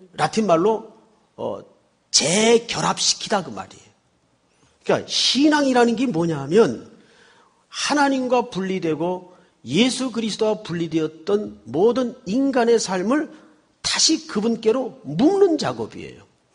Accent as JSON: {"language": "Korean", "country": "South Korea", "said": "근데 어쩌면 제가 한국 사람이라서 그런지는 몰라도"}